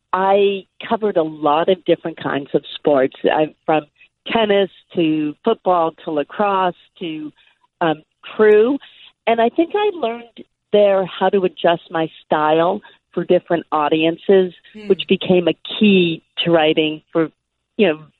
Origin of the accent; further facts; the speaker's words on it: Boston, Massachusetts, United States; I grew up in Boston in the late 60s and early 70s